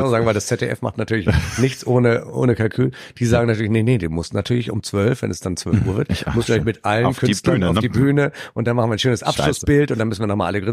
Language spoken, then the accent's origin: German; Turkey; Çok kalabalık, würde man sagen, als Türke.